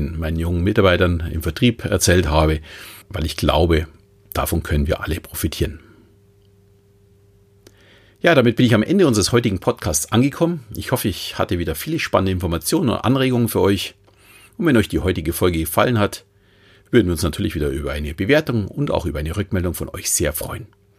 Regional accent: Munich, Bavaria, Germany; Ich bin seit 40 Jahren großer Fußballfan und als Münchner brauche ich da, glaube ich, auch kein großes Geheimnis daraus machen, dass ich für die Bayern bin.

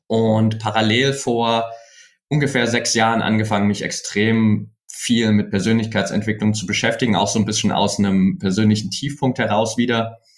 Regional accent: Saxony, Germany; ich komme aus der Nähe von Dresden ursprünglich

